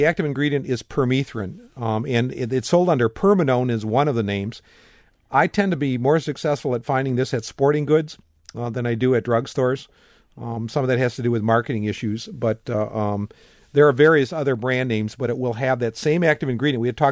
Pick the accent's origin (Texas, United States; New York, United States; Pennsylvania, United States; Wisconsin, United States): Wisconsin, United States; Madison; I remember as a kid in growing up in Madison